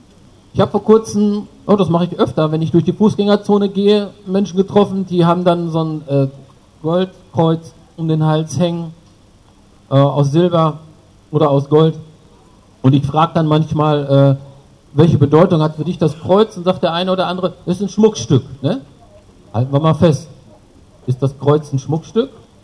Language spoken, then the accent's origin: German; Bielefeld, North Rhine-Westphalia, Germany; Ich komme hier aus Nordrhein-Westfalen, ein bisschen weiter Richtung Osten, Großraum Bielefeld, ja, beim aktuellen Bundesliga-Absteiger Paderborn und beim Aufsteiger Arminia Bielefeld. Das ist so meine Heimat. Und ich bin verheiratet, habe zwei Kinder